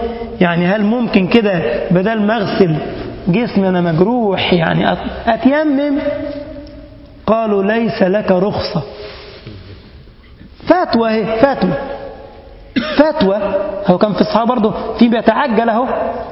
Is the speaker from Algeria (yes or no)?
no; Egypt; الطب والهندسة بيسموها عندنا في مصر لإيه؟